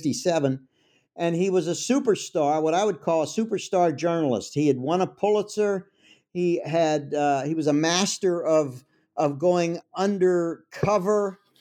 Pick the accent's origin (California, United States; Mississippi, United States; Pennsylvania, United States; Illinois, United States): Pennsylvania, United States; Pittsburgh; I'm from Pittsburgh. It's my hometown.